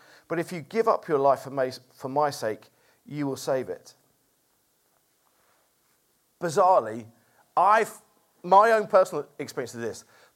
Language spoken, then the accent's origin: English; Watford, East of England, United Kingdom; born there; now in London, United Kingdom; We've lived in London like for quite a long time. I was born over near Watford, around there. I've been around, knocking around here for a lot of my life. Lived at other places at different times, but always been around knocking.